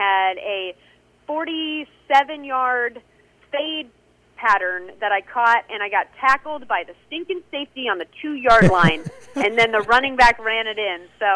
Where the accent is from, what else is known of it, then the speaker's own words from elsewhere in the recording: Australia; if I say I'm from Australia or I spent time in Australia